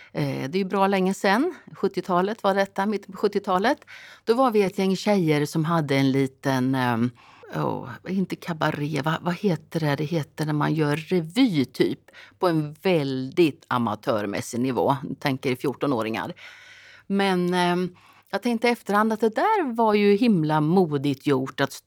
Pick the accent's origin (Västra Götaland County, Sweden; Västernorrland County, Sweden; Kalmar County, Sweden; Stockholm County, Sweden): Kalmar County, Sweden; Vimmerby; Jag kommer från Vimmerby i Småland, nordöstra Småland. Så jag drar väl kanske lite mer åt det östgötska, lite breda vokaler. När jag träffar folk från Vimmerby så kommer jag kanske lite mer in i den dialekten.